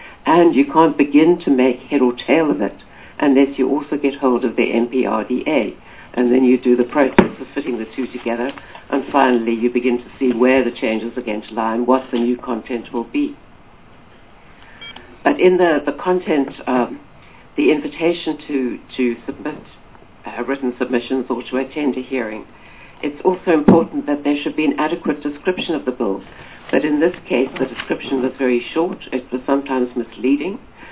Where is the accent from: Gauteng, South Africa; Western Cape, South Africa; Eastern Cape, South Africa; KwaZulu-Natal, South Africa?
Gauteng, South Africa; I come from Gauteng